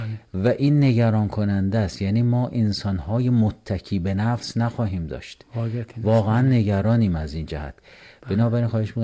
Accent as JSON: {"language": "Persian", "country": "Iran", "said": "من نگران به عنوان یک ایرانی نگران این هستم"}